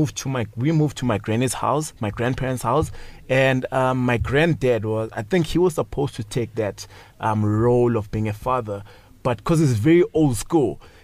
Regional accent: Tsakane, Gauteng, South Africa; also born or lived in Lydenburg / Daveyton; It's a Bedi place. I'm Bedi. And when I was five, my mom and dad moved to Daveyton, stayed in Daveyton. They separated, had to go to Tsakane. Tsakane is about 25 km in the east, far east

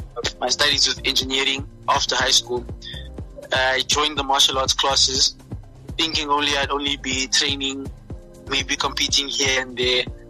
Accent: Guguletu, Western Cape, South Africa; now I've continued inspiring youth in my hometown, which is Guguletu, and especially Cape Town

